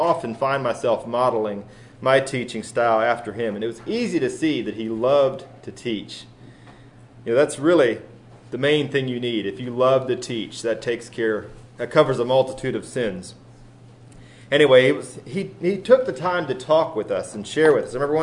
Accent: Whiteville, Tennessee, United States; I grew up in Whiteville, Tennessee, where I was fortunate to attend only one school throughout all of my school years.

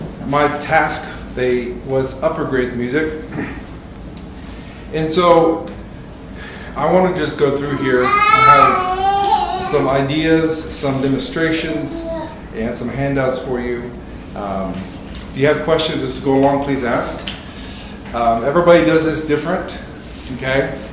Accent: Texas, United States; I'm from Texas.

